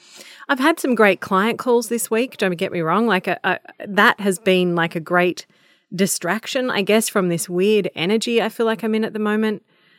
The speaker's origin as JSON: {"language": "English", "region": "Victoria", "country": "Australia", "tie": "born or raised there", "said": "as a five-year-old growing up in the Dandenong Ranges"}